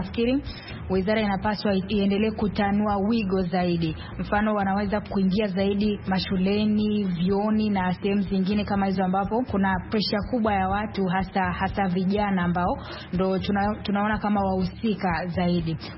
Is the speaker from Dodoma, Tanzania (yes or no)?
yes; Dodoma, Tanzania; natoka Dodoma.